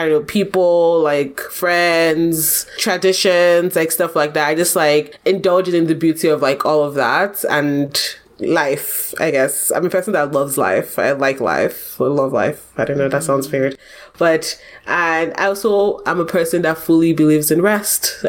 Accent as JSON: {"language": "English", "country": "Nigeria", "said": "I think for me, I would say I am Nigerian. I'd say I'm a Christian."}